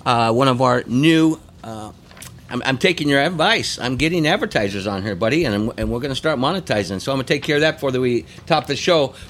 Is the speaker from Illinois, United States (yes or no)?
no; Le Mars, Iowa, United States; right up the street from my hometown, Lamar's, Iowa.